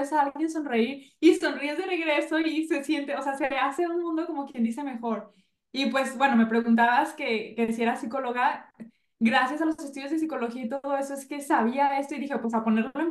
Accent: Guadalajara, Jalisco, Mexico; now in Vancouver, Canada; soy mexicana, entonces por eso México, Canadá, Estados Unidos, donde sea.

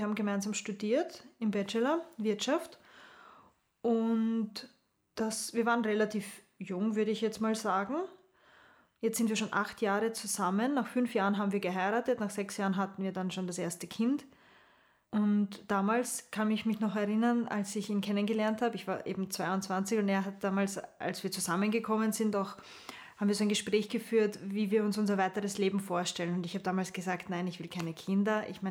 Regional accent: Lower Austria, Austria; Ich bin 30 Jahre alt, verheiratet und habe zwei Kinder. Meine Eltern sind ursprünglich aus Serbien. Ich wurde hier in Österreich geboren und bin in Niederösterreich aufgewachsen, wo ich jetzt auch mit meiner Familie lebe.

